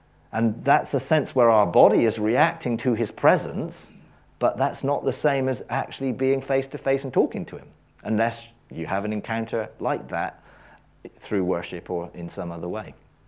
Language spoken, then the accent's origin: English; England, United Kingdom; because we're English